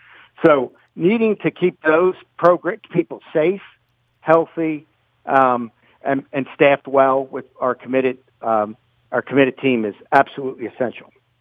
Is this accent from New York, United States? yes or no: no; Baltimore, Maryland, United States; I'm a West Baltimore guy. I grew up in Ten Hills and went to St. Williams